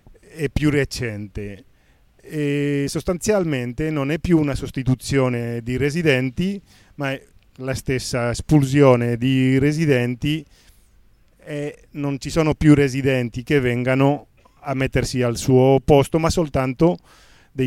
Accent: Barcelona, Catalonia, Spain; Italian is a second language; io vengo da Barcellona

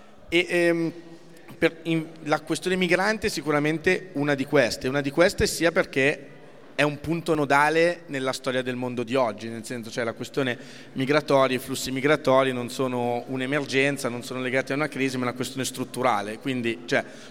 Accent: Lombardy, Italy; Io ripeto, sono cresciuto in provincia di Varese, quindi a 120 km da Brescia.

